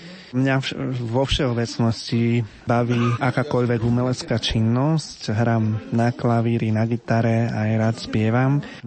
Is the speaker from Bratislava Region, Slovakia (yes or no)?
no; Nitra, Nitra Region, Slovakia; Pochádzam z Nitry, dochádzam vlastne do Bratislavy za divadlom.